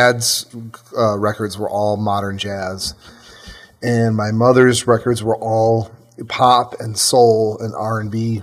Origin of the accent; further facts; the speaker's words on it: Buffalo, New York, United States; I mean, I'm originally from Buffalo, New York